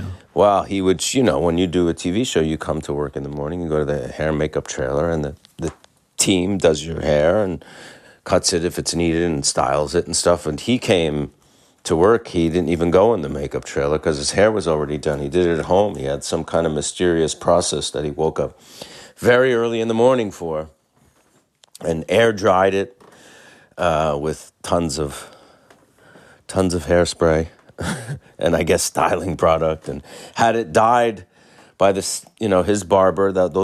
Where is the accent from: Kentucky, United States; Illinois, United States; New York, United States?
New York, United States; New York City; As a New Yorker, because he was such an iconic one